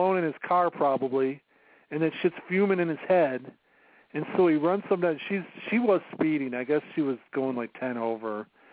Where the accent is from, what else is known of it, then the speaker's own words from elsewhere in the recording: Waco, Texas, United States; I'm from Waco.